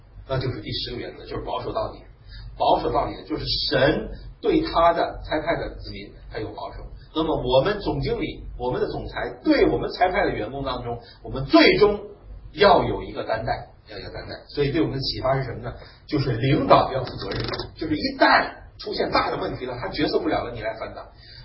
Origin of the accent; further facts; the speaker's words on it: China; 就是我们中国人所希望认人的话是很注重用人为贤的。